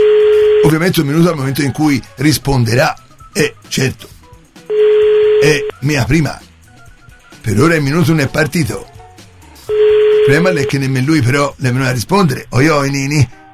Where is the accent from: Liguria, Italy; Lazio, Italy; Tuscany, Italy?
Tuscany, Italy; Florence; Sì, sono di Firenze, ma non sono tornato a queste parti.